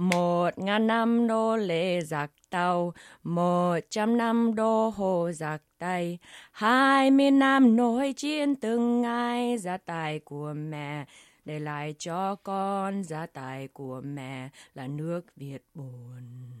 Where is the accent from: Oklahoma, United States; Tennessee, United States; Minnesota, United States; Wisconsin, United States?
Minnesota, United States; St. Paul; born there; I was born in Minnesota, St. Paul, right. United Hospital.